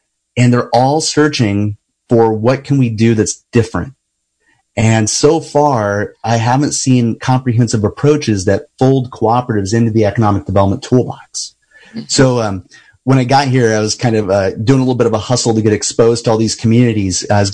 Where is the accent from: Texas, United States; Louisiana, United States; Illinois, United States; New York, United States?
Illinois, United States; Mattoon; now in California, United States; California transplant, so I'm a Midwesterner by birth. I'm from Central Illinois. I thought I was going to stay in Central Illinois and help out with doing community economic development. You know, growing up in Mattoon, Illinois, we're the home of the bagel.